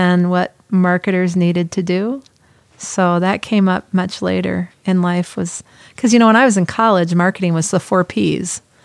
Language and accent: English; San Diego, California, United States; also born or lived in Oregon / Boston / Washington, D.C. / Dallas; No, I grew up in San Diego, okay. Went to college in Oregon, got hired by EDS and sent to Boston, Massachusetts.